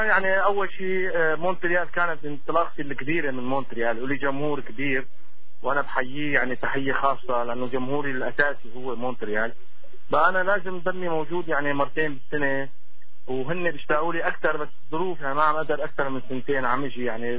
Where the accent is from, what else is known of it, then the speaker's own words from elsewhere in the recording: Syria; نحن أول شيء كسوريين وكجالية عربية